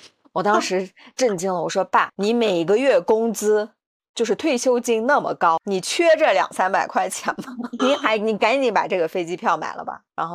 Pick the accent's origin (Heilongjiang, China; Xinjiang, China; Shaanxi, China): Xinjiang, China; Kashgar; 回到我们家乡就喀什这里